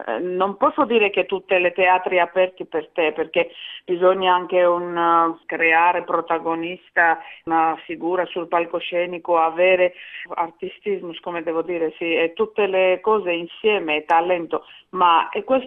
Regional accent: Tbilisi, Georgia; Italian is a second language; now in Italy; Allora, io vengo da Georgia, da Tbilisi.

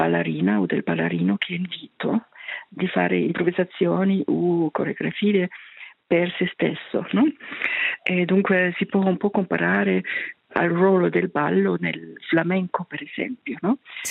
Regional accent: Austria; now in Paris, France; Io sono austriaca, ma abito a Parigi da 30 anni, più di 30 anni adesso

